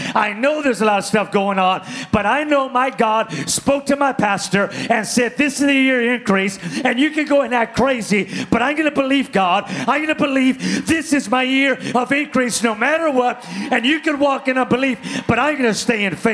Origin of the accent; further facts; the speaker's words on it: Pico Rivera, California, United States; I'm from Pico Rivera, man. I could do anything like that.